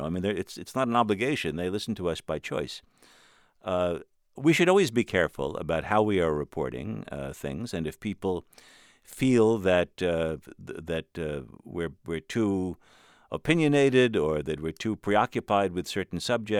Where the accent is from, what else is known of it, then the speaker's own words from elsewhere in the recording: New York, United States; now in Washington, United States; although I'm a New Yorker, and it hurts me to say this